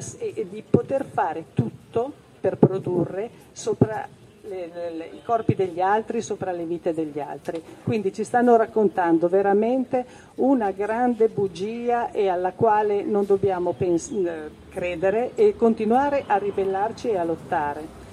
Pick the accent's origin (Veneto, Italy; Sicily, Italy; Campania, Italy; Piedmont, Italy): Veneto, Italy; born there; moved away; io sono nata in provincia di Treviso